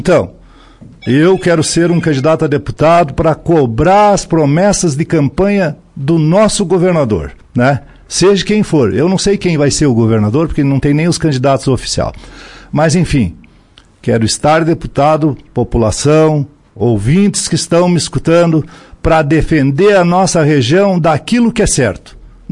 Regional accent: Monte Alegre dos Campos, Rio Grande do Sul, Brazil; da minha terra natal, Monte Alegre dos Campos, que eu sou filho de Monte Alegre, nasci lá na Enxovia, lá.

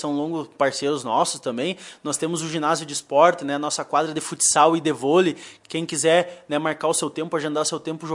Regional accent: Santiago, Rio Grande do Sul, Brazil; now in Lagoa Vermelha, Brazil; Então, eu não nasci em Lagoa, eu sou de Santiago, do Boqueirão, né? Então, terra da mulher bonita e do homem bem bom.

